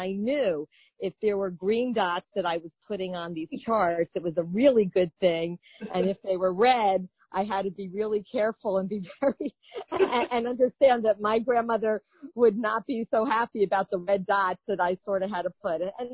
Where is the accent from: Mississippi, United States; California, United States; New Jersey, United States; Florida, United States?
Florida, United States; Miami Beach; moved away as an adult; also born or lived in New York; I was born and raised in Miami Beach, Florida. I am a native Floridian. I did the opposite where many people from New York, you know, end up in Florida. I actually left Florida as it was to go to law school